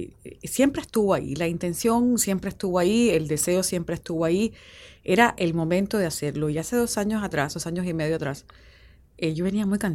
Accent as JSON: {"language": "Spanish", "region": "Havana", "country": "Cuba", "said": "Soy habanera, me encanta mi ciudad. La Habana es una ciudad preciosa."}